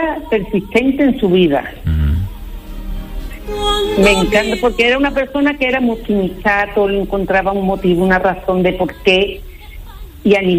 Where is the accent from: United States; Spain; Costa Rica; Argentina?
Spain; Seville, Andalusia; como nosotros somos de Sevilla